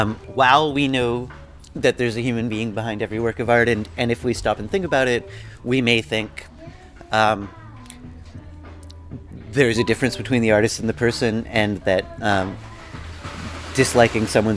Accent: Canada; also born or lived in Quebec; as a Canadian and as someone who used to live in Quebec

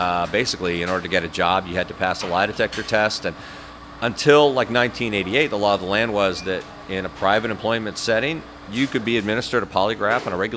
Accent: Berkeley, California, United States; And actually, another part of the story takes place in Berkeley, where I grew up. I'm from Berkeley.

